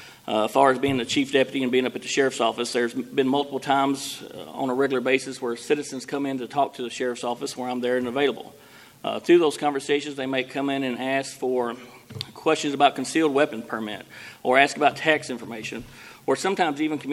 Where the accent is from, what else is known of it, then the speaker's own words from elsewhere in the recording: United States; I was raised in Caldwell County most of my life, Caldwell County High School graduate